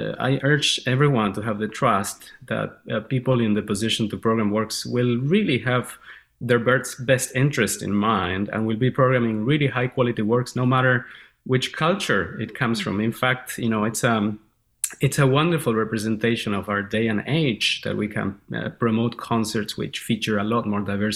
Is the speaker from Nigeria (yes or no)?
no; Argentina; And I noticed growing up in Argentina myself